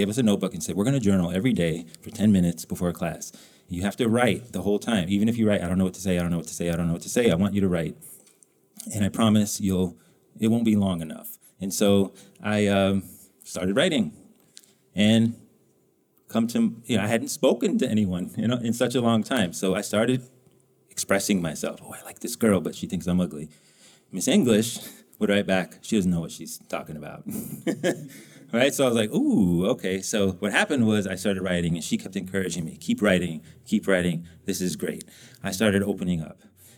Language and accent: English; New Mexico, United States; I grew up in New Mexico. Guns are a part of a life in New Mexico